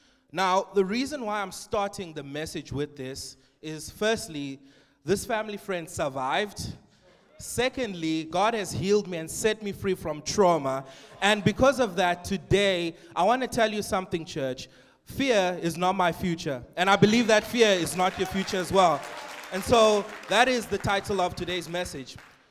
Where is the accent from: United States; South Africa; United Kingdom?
South Africa; Cape Town, Western Cape; I grew up here in Cape Town. I'm a Capetonian, if you can tell by my accent, yes. And I spent my whole life in Cape Town